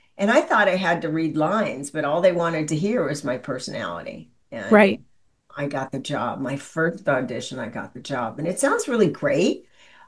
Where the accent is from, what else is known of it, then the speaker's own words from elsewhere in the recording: Los Angeles, California, United States; also born or lived in Illinois; and I'm from Los Angeles.